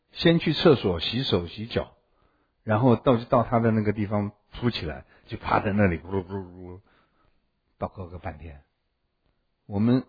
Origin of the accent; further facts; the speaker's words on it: China; 哎，你知道我们中国人的神呢，说句实在话都比较小，同意不同意？